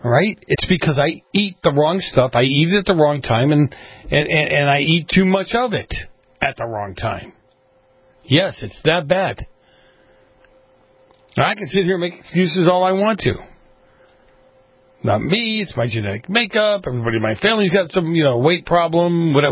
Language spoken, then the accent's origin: English; Massachusetts, United States; Well, my home state of Massachusetts, whatever, has decided, or hopefully they've come to the mindset, that college isn't for everyone.